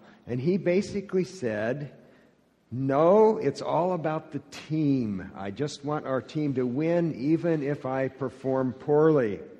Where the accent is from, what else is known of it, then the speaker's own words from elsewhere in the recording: The Dalles, Oregon, United States; also born or lived in Astoria, Oregon; I was born in Astoria, Oregon, lived there for 5 years, moved to the Dalles, Oregon. Those towns are about the same size.